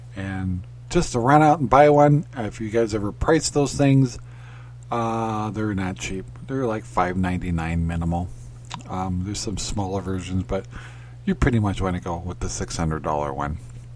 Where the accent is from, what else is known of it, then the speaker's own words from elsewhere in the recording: Arizona, United States; I miss, well, I'm from Arizona, so I don't have to worry about heating, but I don't like the fact that I have to depend on propane.